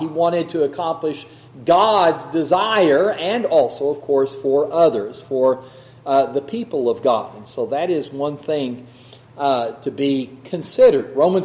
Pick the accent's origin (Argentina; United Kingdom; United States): United States; Texas; and it may be just because I'm from West Texas and I've never looked it up.